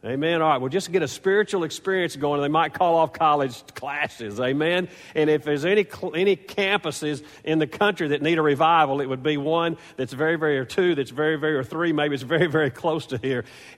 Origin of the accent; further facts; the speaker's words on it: Tiptonville, Tennessee, United States; since it was so close to my hometown, Tiptonville, Tennessee, we got very involved with a lot of those students